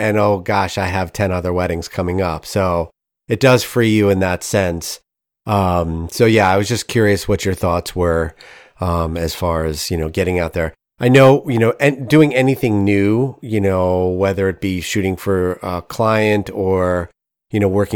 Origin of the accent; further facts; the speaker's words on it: New Jersey, United States; now in St. Louis, United States; Born and bred in New Jersey. And now I live out here in St. Louis.